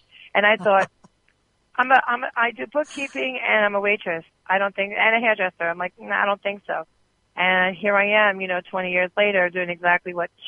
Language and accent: English; New York, United States; And I'm from New York, everybody, you know, and I've got that, come to my house, let me feed you, you know.